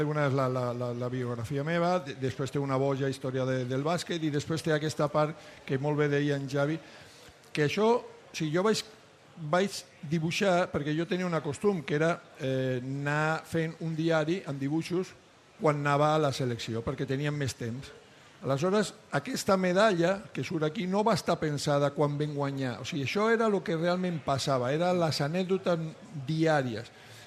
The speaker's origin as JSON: {"language": "Catalan", "town": "Carmona", "region": "Andalusia", "country": "Spain", "said": "Jo soc de Carmona, Sevilla"}